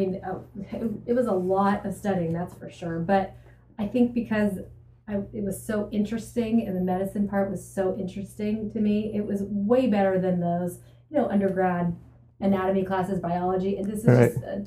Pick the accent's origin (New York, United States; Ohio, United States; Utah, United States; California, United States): California, United States; It was a hard transition because I'm from California, and moving back east was hard.